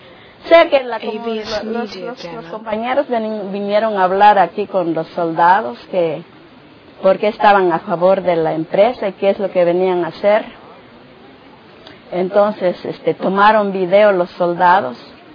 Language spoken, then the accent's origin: Spanish; San Mateo, Guatemala; yo soy de aquí de San Mateo, vivo cerca